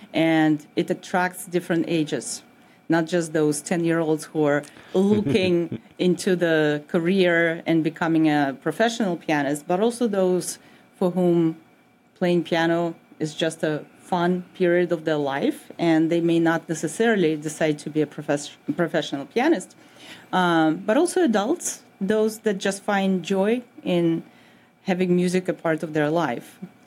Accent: Saint Petersburg, Russia; English is a second language; now in United States; I grew up in St. Petersburg, Russia

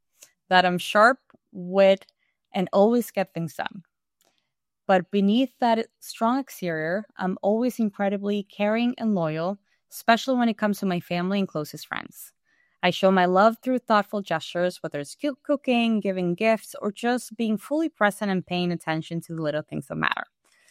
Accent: Uruguay; So as you know, I'm from Uruguay.

